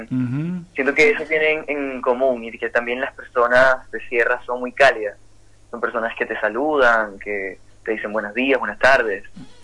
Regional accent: Venezuela; also born or lived in United States; now in Argentina; Nosotros salimos de Venezuela en 2016 y nosotros uh-huh. nos mudamos primero a Estados Unidos y vivimos allá por 2 años hasta que no nos pudimos quedar por cuestiones de papeles y de uh-huh. residencias. Así que tomamos Argentina como nuestro segundo plan

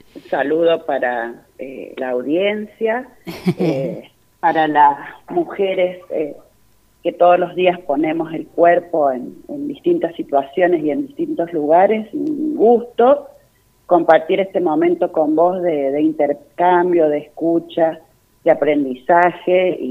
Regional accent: San Juan, Argentina; moved away as an adult; now in Chubut, Argentina; yo soy de San Juan, pero hace más de 21 años que vivo acá en la Patagonia, en Chubut.

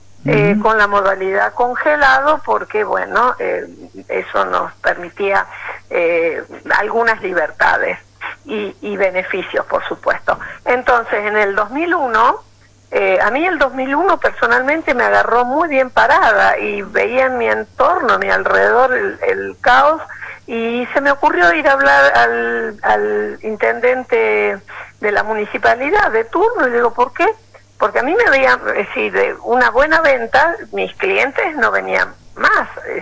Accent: Pérez, Santa Fe, Argentina; Nosotros estamos en Pérez. Claro. Sí, yo crecí, nací en Pérez.

